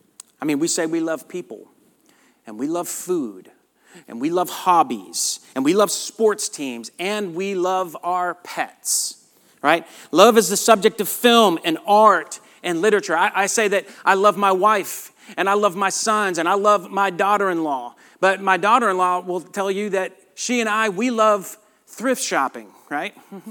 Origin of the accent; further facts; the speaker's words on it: Southern United States, United States; accent: Southern; would start laughing because they said they loved my Southern accent. And that they could not understand me because of my Southern twang.